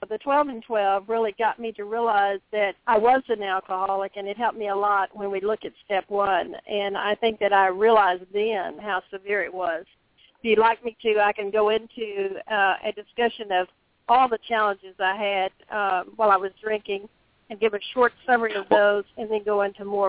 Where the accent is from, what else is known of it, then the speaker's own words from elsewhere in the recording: Odessa, Texas, United States; I grew up in Odessa, Texas, and my father was, my father and mother did not drink